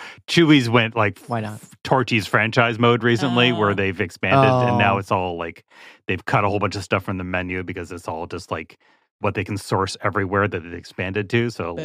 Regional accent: Thorold, Ontario, Canada; I grew up in Thorold. I can say that.

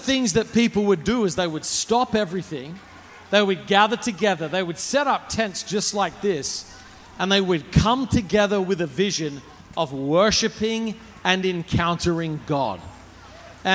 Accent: Australia; I'm from Australia, if you can't tell.

